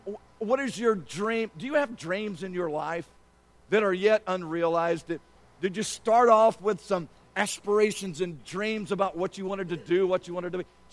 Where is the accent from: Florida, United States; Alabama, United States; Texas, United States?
Alabama, United States; I'd never seen the Rocky Mountains. I grew up in South Alabama, for crying out loud. We didn't have mountains.